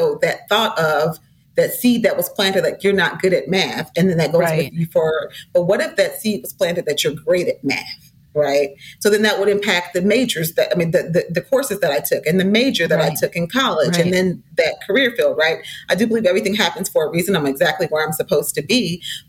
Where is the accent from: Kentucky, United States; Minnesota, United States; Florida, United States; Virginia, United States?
Minnesota, United States; St. Paul; So I'm a child of the 70s, and I was raised in St. Paul, Minnesota, in in the 70s, right? Not a whole lot of diversity.